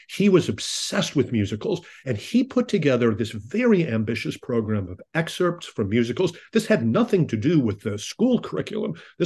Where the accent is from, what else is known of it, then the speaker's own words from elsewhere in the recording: Illinois, United States; I'm American. I grew up outside of Chicago.